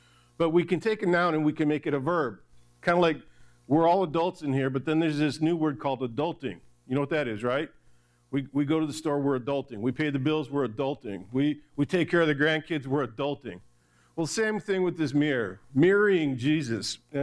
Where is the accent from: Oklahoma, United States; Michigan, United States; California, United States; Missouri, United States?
Michigan, United States; because I grew up in Michigan, I love the snow.